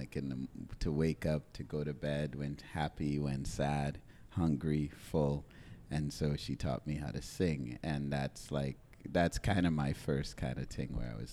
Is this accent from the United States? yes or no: no; Trinidad & Tobago; also born or lived in Caracas, Venezuela; now in Canada; I was born in Caracas in Venezuela. I was a kid in Trinidad.